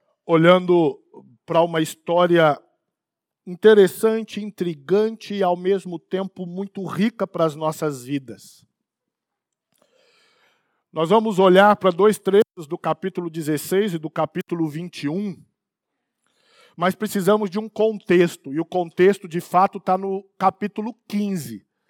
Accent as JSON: {"language": "Portuguese", "town": "Guarulhos", "region": "São Paulo", "country": "Brazil", "tie": "born or raised there", "said": "Pensa para nós que nascemos e crescemos em lugares populosos. Eu sou nascido em Guarulhos."}